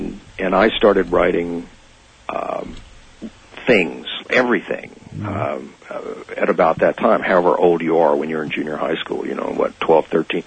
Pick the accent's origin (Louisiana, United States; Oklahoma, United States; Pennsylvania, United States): Louisiana, United States; I mean, I'm a kid from Louisiana. I came out here with a buddy of mine I'd met in school.